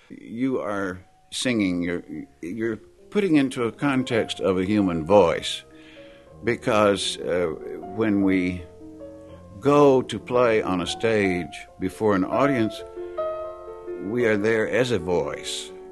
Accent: Kilgore, Texas, United States; also born or lived in Shreveport; I was born in Shreveport. Yeah. And then my father was an executive with Magnolia Petroleum. And so they were building the offices for the East Texas Field when I came along, and then we moved when I was six to Kilgore

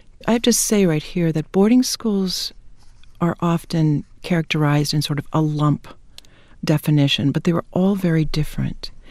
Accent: Wahpeton, North Dakota, United States; No, I grew up in Wahpeton, North Dakota.

